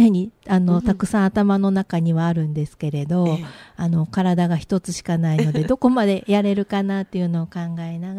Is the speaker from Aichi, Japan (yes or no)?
yes; Toyota, Aichi, Japan; 私が豊田市出身なんですけれど